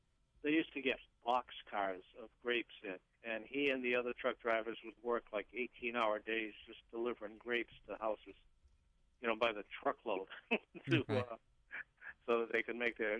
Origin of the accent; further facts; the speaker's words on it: New Bedford, Massachusetts, United States; as a kid growing up in the New Bedford area, where there's 90% of the population was from Portugal